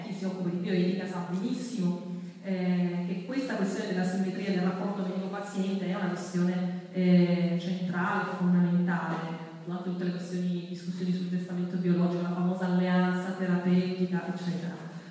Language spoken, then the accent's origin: Italian; Sicily, Italy; Io ho problemi, sono siciliano, a volte il mio medico in Sicilia mi fa delle prescrizioni, non riesco a fare le cose